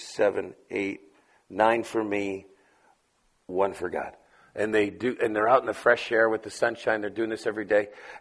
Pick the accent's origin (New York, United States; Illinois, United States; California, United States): New York, United States; let me tell you, I'm from New York, and my agenda matters, okay?